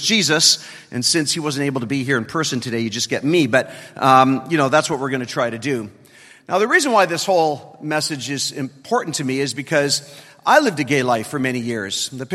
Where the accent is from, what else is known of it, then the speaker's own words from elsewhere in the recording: Toronto, Ontario, Canada; I come from Toronto, Canada, and so glad to be here in the United States with all of you